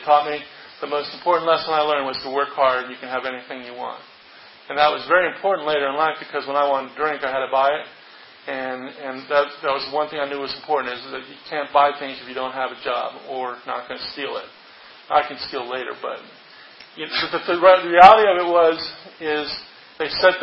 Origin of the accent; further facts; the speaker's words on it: California, United States; born there; I was born out in Southern California to two parents.